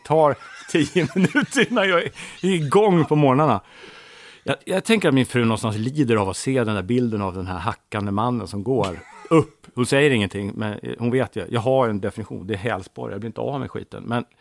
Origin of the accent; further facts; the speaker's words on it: Täby, Stockholm County, Sweden; born there; Jag är född i Stockholm, i Täby. Mm. 1963.